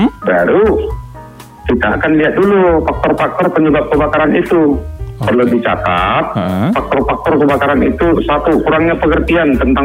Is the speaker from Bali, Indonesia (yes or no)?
yes; Bali, Indonesia; Maklumlah di kampung kami di Bali ini kan ada juga yang nggak dapat.